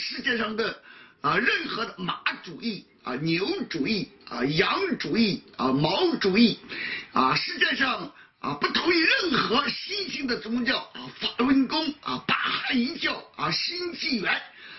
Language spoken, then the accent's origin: Chinese; China; 今天我们中国人习惯了，我们这个落魄了，潦倒了，得病了，绝望了。